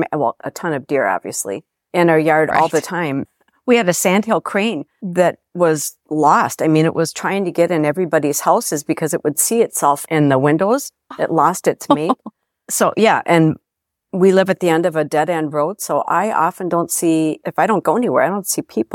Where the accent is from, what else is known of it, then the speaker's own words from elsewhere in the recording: Minneapolis, Minnesota, United States; I grew up in the Twin Cities, but I have lived in the town I live in now for more than 40 years.